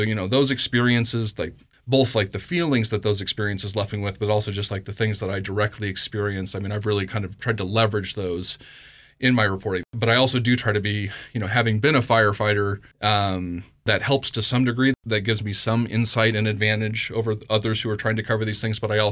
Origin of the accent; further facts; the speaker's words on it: Pocatello, Idaho, United States; also born or lived in Southern Arizona, United States / Northern Mexico; And then I'm from Idaho, grew up in Southeast Idaho here in Pocatello. I'm a hometown boy, very proud of it, but was out of the state for quite some time.